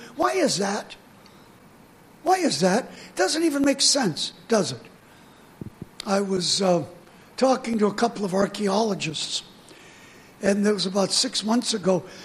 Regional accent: United States; I'm not either. I'm American. I don't know.

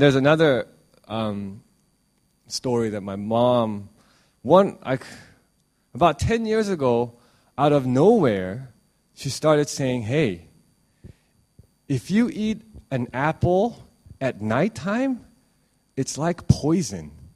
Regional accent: South Korea; So when I was growing up in Korea, my grandmother used to say this: if you're Korean

